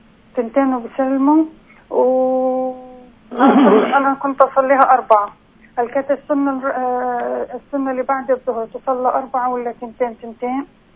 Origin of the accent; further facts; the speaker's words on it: Jerusalem, Palestine; وكنت بشتغل بالشمال، أنا حاليا من القدس وبشتغل بالشمال وقتها